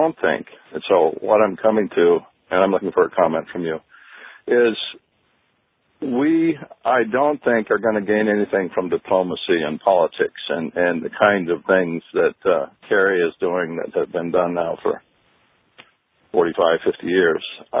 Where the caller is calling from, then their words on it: Oregon, United States; I'm calling from Oregon.